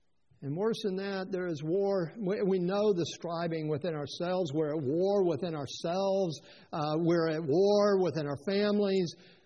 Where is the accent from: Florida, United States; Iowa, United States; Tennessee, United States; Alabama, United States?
Tennessee, United States; I grew up in East Tennessee.